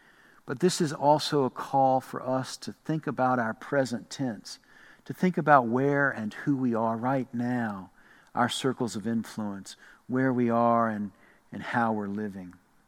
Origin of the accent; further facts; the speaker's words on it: Hampton, Virginia, United States; When I dream of my hometown in Hampton, Virginia, along the Chesapeake Bay.